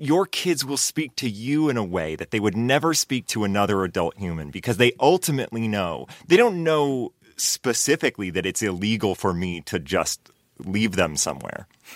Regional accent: Maine, United States; I grew up in Maine

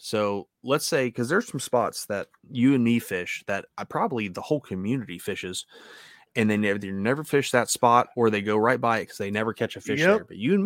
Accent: United States; I'm allowed to have that opinion because F you, I'm an American.

